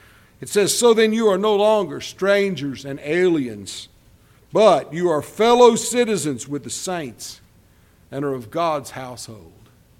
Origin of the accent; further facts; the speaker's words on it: Texas, United States; I'm from Texas, and I don't even mistake Texas for home.